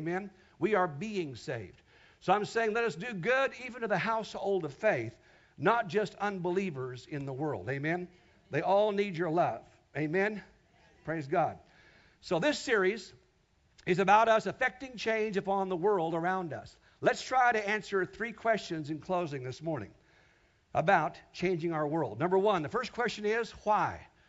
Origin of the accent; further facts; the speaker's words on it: Kansas, United States; my church I was raised at in Kansas called Faith Chapel.